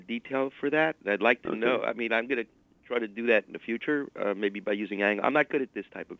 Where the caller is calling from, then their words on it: Flushing, New York, United States; I'm calling from Flushing.